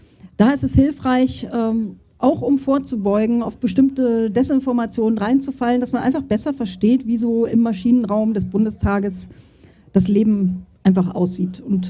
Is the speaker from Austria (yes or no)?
no; East Germany, Germany; Jahrgang 1968, schon echt lange her. Ich komme aus der DDR, bin da also noch richtig in eurem Alter, war ich quasi DDR-Ossi. Und als die Mauer gefallen ist, war ich schon 21 Jahre alt.